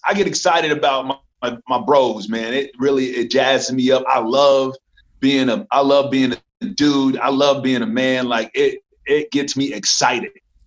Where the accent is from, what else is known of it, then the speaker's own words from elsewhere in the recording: Nebraska, United States; born there; My roots start in Mississippi. I was born in Nebraska. I like to claim Mississippi a little bit because it makes me feel a little bit more black.